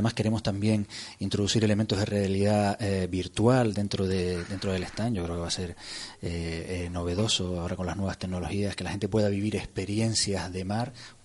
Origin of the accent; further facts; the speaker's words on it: Canary Islands, Spain; lo que somos los gran canarios, nuestra identidad, nuestra idiosincrasia tiene mucho que ver con el mar